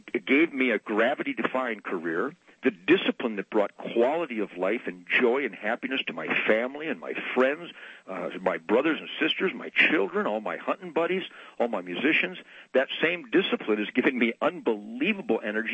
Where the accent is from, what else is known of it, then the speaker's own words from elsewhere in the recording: United States; I'm a father and a husband. I'm a neighbor. I'm an American.